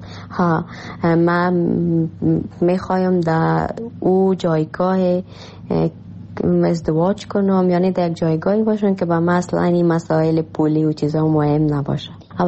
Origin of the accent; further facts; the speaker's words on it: Afghanistan; born there; moved away; درست است در کشوری که ما تولد شدیم افغانستان است،